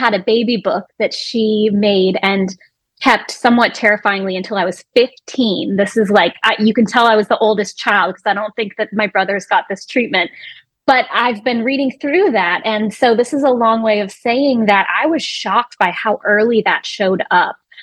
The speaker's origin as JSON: {"language": "English", "town": "San Francisco", "region": "California", "country": "United States", "moved": "as an adult", "lives_now": "Wisconsin, United States", "said": "I'm from San Francisco, California, where I currently am right now doing a kind of family visit writing residency, although I live in Wisconsin."}